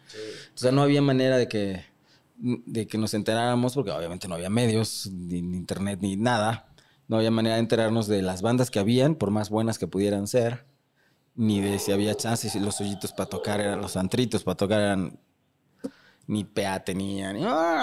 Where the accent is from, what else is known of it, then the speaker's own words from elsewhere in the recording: Mexico City, Mexico; soy más chilango que me.